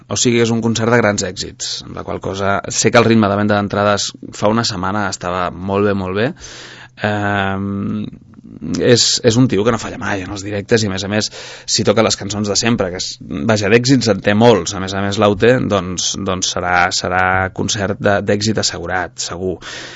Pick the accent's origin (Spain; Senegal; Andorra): Spain; Sant Cugat del Vallès, Catalonia; és que jo sóc de Sant Cugat